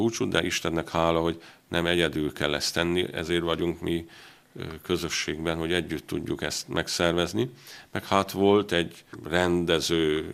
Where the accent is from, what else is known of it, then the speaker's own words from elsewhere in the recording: Ciceu, Harghita, Romania; Csíkszentmiklóson születtem, ez Csíksomlyótól 10 kilométerre